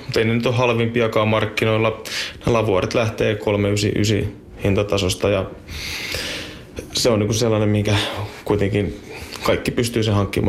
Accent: Uusimaa, Finland; Tietysti kun on täältä kotoisin

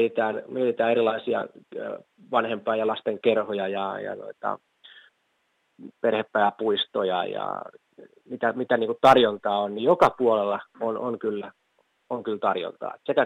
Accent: Kouvola, Kymenlaakso, Finland; also born or lived in Helsinki; Helsingissä kävin syntymässä, mutta lapsuuteni ja nuoruuteni on saanut viettää Kouvolassa ja niin kuin Kouvolan niin kuin nykyisen Kouvolan keskustan alueella on käynyt kouluja ja Kuusankoskella lukion ja lapsuuden kesät viettänyt tuolla Jaalassa ja nykyisin mökkeille Valkealassa.

